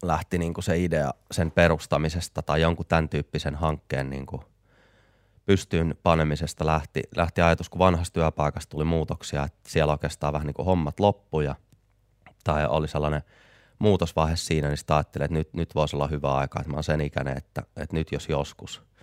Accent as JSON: {"language": "Finnish", "town": "Lahti", "region": "Päijät-Häme", "country": "Finland", "tie": "born or raised there", "said": "ja mä oon syntyperäinen lahtelainen."}